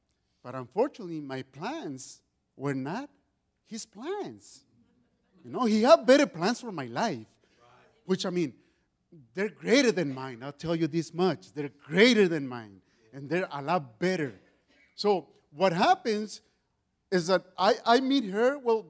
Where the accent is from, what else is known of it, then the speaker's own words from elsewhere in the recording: United States; born there; Now I am an American citizen, right? Because I'm a newborn and I was born in the States, right?